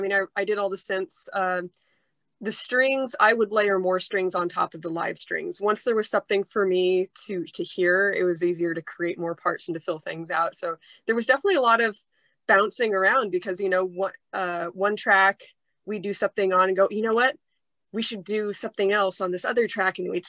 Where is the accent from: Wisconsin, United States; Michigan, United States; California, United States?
California, United States; Long Beach; But I would say it's Americana. I'm from Long Beach. I don't sing with a country twang